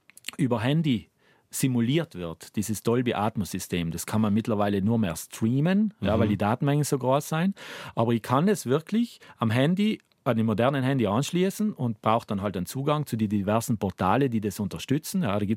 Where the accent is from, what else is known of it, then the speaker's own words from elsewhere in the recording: Klobenstein, Trentino-Alto Adige, Italy; Von Klobenstein am Ritten, gleich in der Nähe von Bozen, so Hochplateau, 20 Minuten mit dem Auto, wunderbare Aussicht zum Schlern und die ganze Bergwelt. Also ein schönes Platzl.